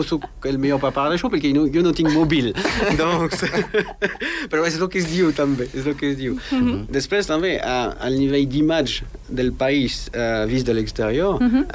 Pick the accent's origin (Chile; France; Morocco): France; Paris, Île-de-France; now in Andorra; Jo soc de París, al costat de París. Quan me checava, quan era més petit, quan era nen, estava mirant, ok, avui no plou.